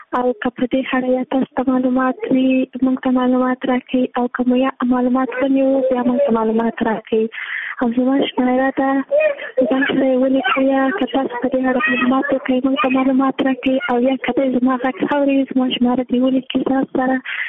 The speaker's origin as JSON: {"language": "Pashto", "region": "Jowzjan", "country": "Afghanistan", "said": "زه د جوزجان دی ولایت یم."}